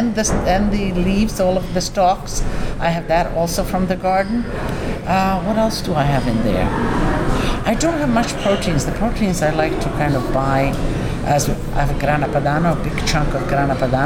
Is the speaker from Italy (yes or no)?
yes; Friuli-Venezia Giulia, Italy; English is a second language; I come from Italy, northeast, mm-hmm. which is Friuli Venezia Giulia, under Austria, close to now is Slovenia.